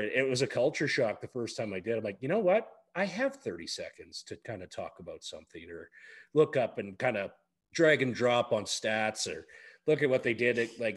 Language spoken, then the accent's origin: English; Cayley, Alberta, Canada; I'm from Cayley, Alberta.